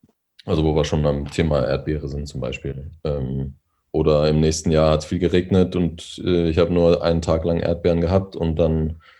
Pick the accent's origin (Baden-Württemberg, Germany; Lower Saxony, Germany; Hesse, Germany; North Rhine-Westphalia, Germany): North Rhine-Westphalia, Germany; now in Berlin, Germany; wo ich herkomme oder wo ich aufgewachsen bin, in NRW oder in Ostwestfalen, wo man sehr vorsichtig an neue Dinge rangeht.